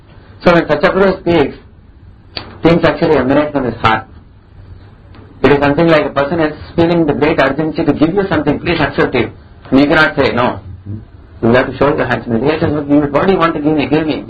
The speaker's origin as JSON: {"language": "English", "region": "South India", "country": "India", "second_language": "English", "said": "because I come from South India."}